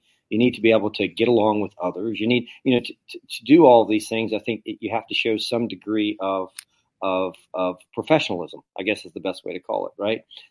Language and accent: English; New Orleans, Louisiana, United States; I mean, I grew up in New Orleans.